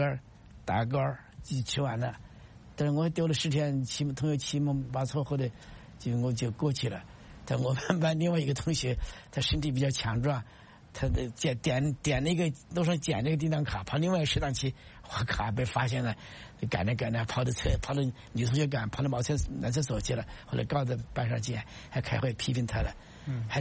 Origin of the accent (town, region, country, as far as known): China